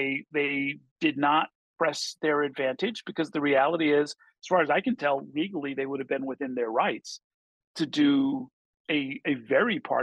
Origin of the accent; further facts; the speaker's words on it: New Rochelle, New York, United States; because I grew up in Westchester, in New Rochelle.